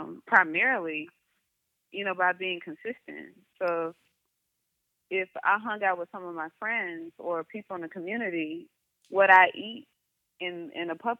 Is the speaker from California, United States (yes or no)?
no; Mississippi, United States; I teach in a way that it's important for people to know, number one, that I am from Mississippi.